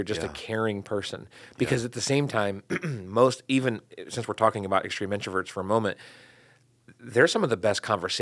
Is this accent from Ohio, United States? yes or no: yes; Barberton, Ohio, United States; And Barberton's my hometown, so I'm like, do I remember them from high school?